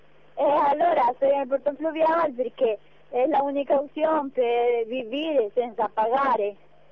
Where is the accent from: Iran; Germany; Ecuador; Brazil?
Ecuador; Italian is a second language; now in Italy; una parte posso portare al mio paese, posso mandare all'Ecuador.